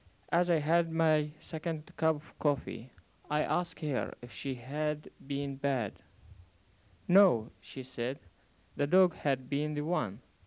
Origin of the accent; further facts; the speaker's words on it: Mafraq, Mafraq Governorate, Jordan; first language Arabic; English is a second language; now in Dallas, United States; I'm from Jordan and my town is Mafraq. My native language is Arabic. Before coming to Dallas, I was in Jordan studying and working at the same time as a mechanical engineer.